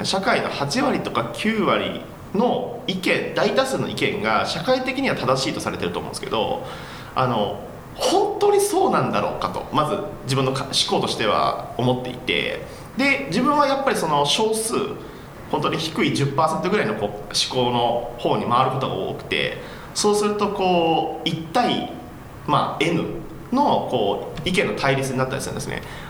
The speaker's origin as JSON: {"language": "Japanese", "region": "Kochi", "country": "Japan", "moved": "yes", "lives_now": "Tokyo, Japan", "said": "最近は実は僕あのもう高知を離れて東京の方に来てるんで"}